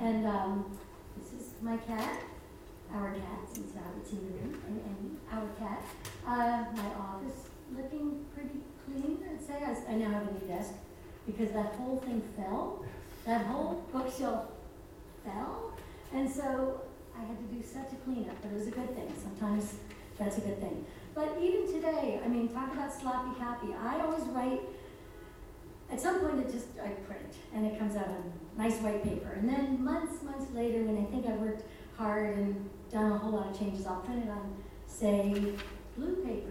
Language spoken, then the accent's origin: English; New York, United States; I always start with I'm a New Yorker, and everyone's already impressed.